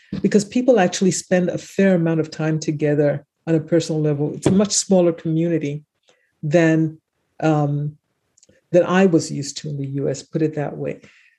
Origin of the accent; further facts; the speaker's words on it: Winneba, Central Region, Ghana; moved away as an adult; now in United States; I had moved to a town about 60 kilometers west of Accra called Winneba, my hometown.